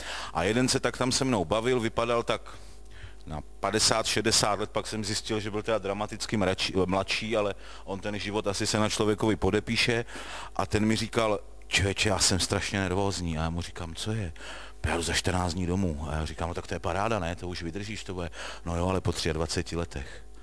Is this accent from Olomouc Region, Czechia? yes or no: yes; Olomouc, Olomouc Region, Czechia; born there; narodil jsem se v minulém století, v Olomouci, jak jste jistě slyšeli, a podotýkám sice do nevěřící, ale do nádherné, šťastné rodiny